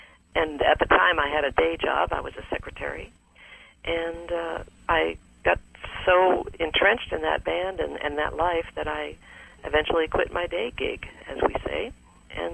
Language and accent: English; Massachusetts, United States; now in Portland, United States; And by the way, I'm from Massachusetts.